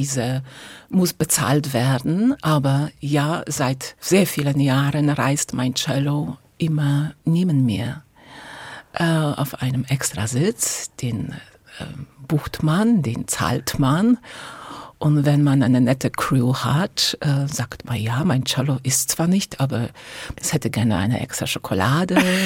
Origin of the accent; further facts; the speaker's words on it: Szczecin, West Pomeranian Voivodeship, Poland; In Polen, also in Stettin.